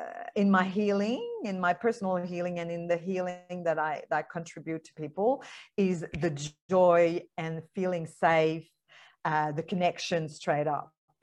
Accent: Canada; English is a second language; now in Australia; I'm French Canadian, and I'm in Australia, like you.

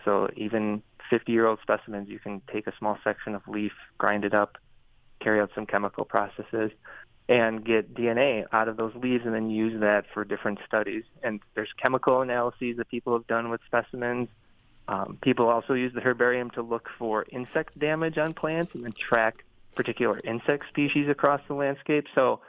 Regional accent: Neenah, Wisconsin, United States; I'm originally from Neenah, which is up in the Fox Valley, so just a little south of Green Bay.

